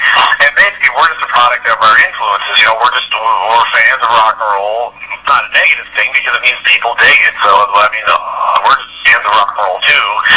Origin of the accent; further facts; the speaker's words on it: New Brunswick, Canada; We're all from Well, from New Brunswick, which is a province right on, you know, like I said, on the East Coast of Canada, pretty small